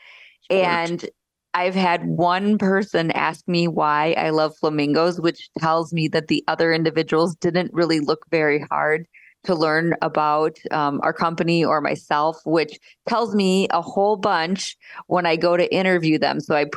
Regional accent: Florida, United States; I grew up in North Florida, and they're just a quirky little bird.

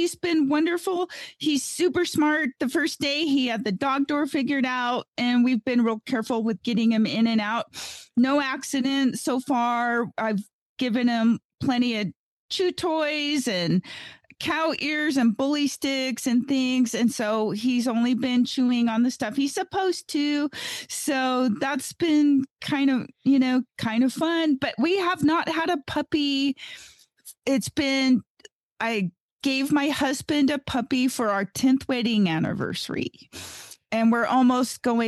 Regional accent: Gardnerville, Nevada, United States; from Gardnerville, Nevada

